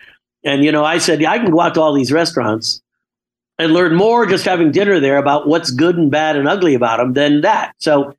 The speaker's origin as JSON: {"language": "English", "region": "New York", "country": "United States", "tie": "born or raised there", "said": "What I realized that as I grew up in New York, I went to school in Pennsylvania, I went to school in Illinois, hadn't been to California yet."}